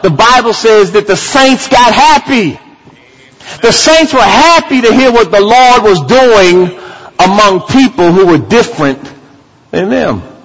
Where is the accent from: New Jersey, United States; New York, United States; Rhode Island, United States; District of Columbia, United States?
District of Columbia, United States; I grew up in near Washington, D.C. I grew up around concrete.